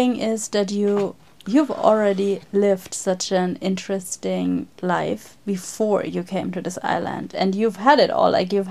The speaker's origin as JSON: {"language": "English", "country": "Germany", "second_language": "English", "said": "especially, like, I'm from Germany, maybe it's a German thing"}